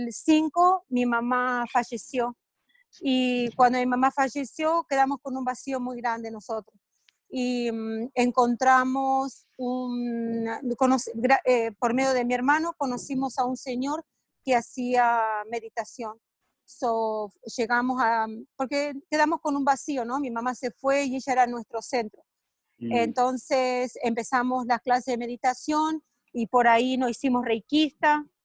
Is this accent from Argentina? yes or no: no; Uruguay; also born or lived in New York; now in United States; yo soy nacida en Uruguay, uruguaya. Ajá. Y tengo aquí en los Estados Unidos ya 34 años. Ya hace muchos años que estoy aquí. Viví mucho tiempo en Nueva York